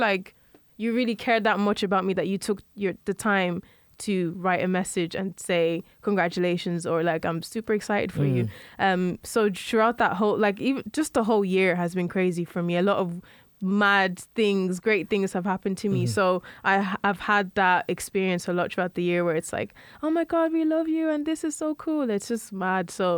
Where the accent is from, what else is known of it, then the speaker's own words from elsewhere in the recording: Balbriggan, Leinster, Ireland; went to school, like, very shy.